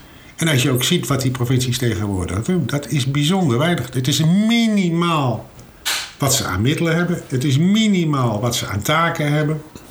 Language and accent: Dutch; Friesland, Netherlands; Ik denk van waar ik ben zelf uit van Friesland. Maar heb ik een provinciaal bestuur nodig om mij Fries te voelen? Ik voel mij een Fries.